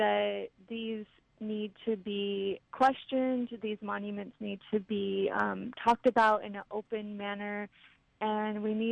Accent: White River, Arizona, United States; I'm a White Mountain Apache and from the Eagle Clan, born of the Whitewater people. And I am from White River, Arizona, and I'm happy to be here.

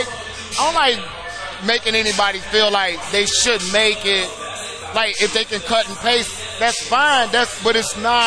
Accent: Detroit, Michigan, United States; I mean, we're from Detroit, right?

